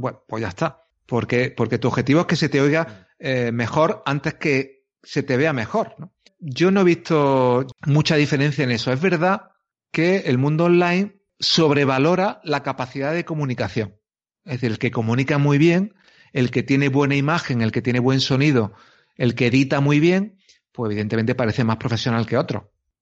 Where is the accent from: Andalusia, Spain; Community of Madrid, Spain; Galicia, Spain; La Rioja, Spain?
Andalusia, Spain; Córdoba; gente como yo, que soy un tío de Córdoba que no es conocido